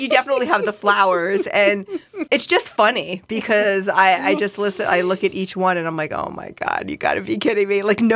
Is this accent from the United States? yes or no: yes; the South, United States; like I grew up in the South, it's very conservative, definitely like more evangelical religious background.